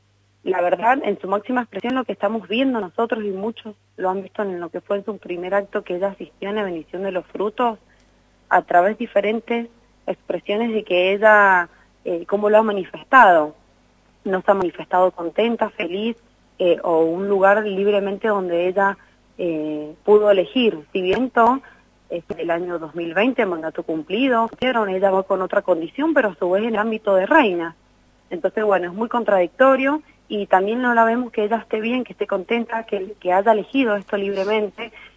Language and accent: Spanish; Mendoza, Argentina; lo que estamos viviendo como pueblo, como mendocino